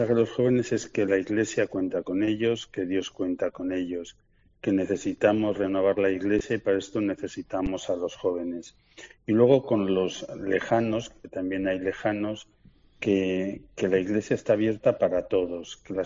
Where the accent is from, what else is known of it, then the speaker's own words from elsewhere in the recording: Alcorisa, Aragon, Spain; mi pueblo Alcoriza